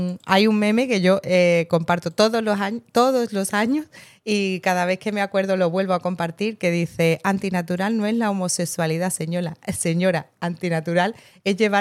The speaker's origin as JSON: {"language": "Spanish", "town": "Seville", "region": "Andalusia", "country": "Spain", "tie": "born or raised there", "said": "yo también paso calor en Sevilla y no vengo de Siberia. Claro. Llevo aquí toda la vida."}